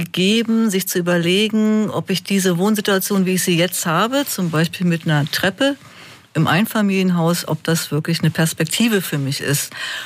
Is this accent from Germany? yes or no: yes; Berlin, Germany